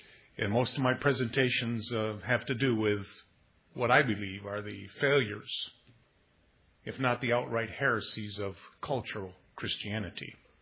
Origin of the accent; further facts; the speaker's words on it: Grand Rapids, Michigan, United States; now in Indianapolis, United States; Grand Rapids, Michigan was my hometown where I grew up and I was born.